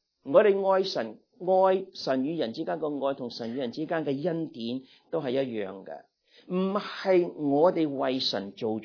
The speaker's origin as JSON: {"language": "Cantonese", "country": "China", "said": "所以我们中国人喂不用这样，中国人一样想听的"}